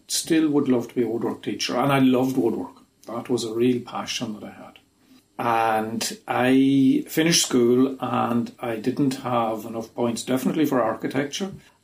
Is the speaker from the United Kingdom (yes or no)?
no; Black Lion, Ulster, Ireland; I grew up, my parents were Methodists, grew up and went to a small Methodist church in Black Lion. Yeah, I'm from Black Lion in County Cavan. And we went to a small church there